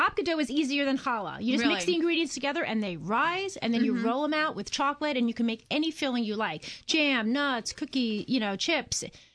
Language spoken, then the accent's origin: English; New York, United States; I'm from New York. So, you know.